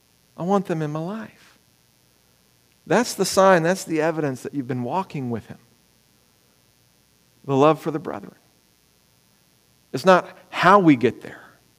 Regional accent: Ohio, United States; born there; also born or lived in Europe; I was born in Ohio. I spent half of my life as a kid overseas in Europe.

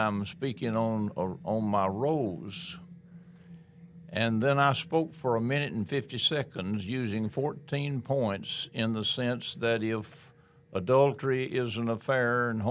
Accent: Tennessee, United States; Well, I grew up in Middle Tennessee on a little hilly 45-acre farm and plowed years. I have lived in Henderson now for 36 years.

